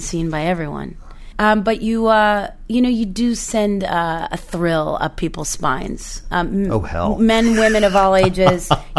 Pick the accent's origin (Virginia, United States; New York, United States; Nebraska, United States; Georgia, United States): New York, United States; New York City; I grew up in Midtown Manhattan, Alton. I grew up with parents who have lived in the same rental apartment for 45 years.